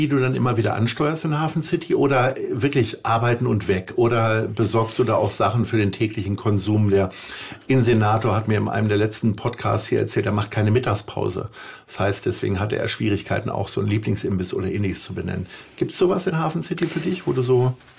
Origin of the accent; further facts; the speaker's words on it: Hanover, Lower Saxony, Germany; Ich habe ja gesagt, ich komme aus Hannover